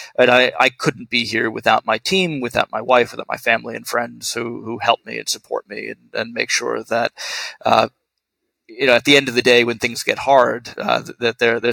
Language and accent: English; New York City, New York, United States; And as a New Yorker myself, it's great to be able to walk to work and not have to commute.